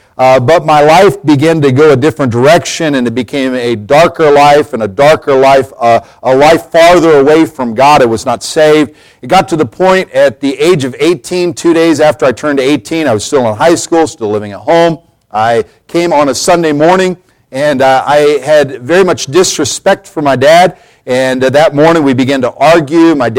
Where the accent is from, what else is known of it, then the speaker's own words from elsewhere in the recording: Council Bluffs, Iowa, United States; also born or lived in Colorado; After that, my parents, both of them, at 4 years of age, we moved from Colorado to Iowa, to Council Bluffs, Iowa.